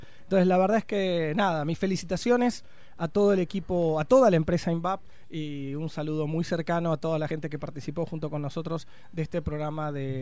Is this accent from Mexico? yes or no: no; Argentina; para mí, como argentino y como profesor de negocios